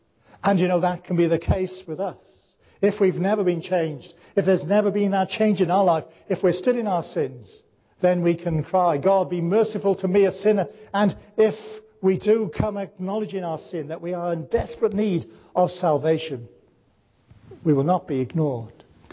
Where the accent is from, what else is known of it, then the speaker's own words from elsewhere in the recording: Wales, United Kingdom; Now, I might have told you before that I'm a Welshman.